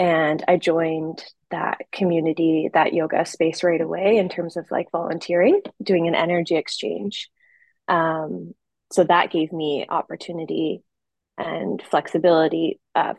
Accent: Ontario, Canada; also born or lived in Vancouver; now in Tofino, Canada; Previous to that, we were in Vancouver. I'm originally from Ontario, but I was living in Vancouver for about 6.5 years. And yeah, and our journey took us here to Tofino.

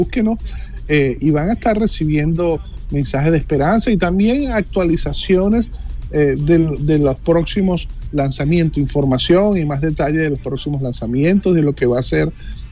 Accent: Venezuela; yo soy venezolano. y esta mezcolanza a mí me fascina.

